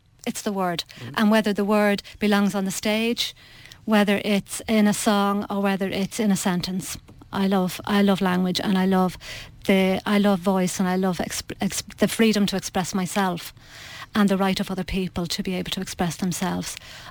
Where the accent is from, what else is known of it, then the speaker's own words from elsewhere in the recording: Finglas, Leinster, Ireland; So we were raised in Finglas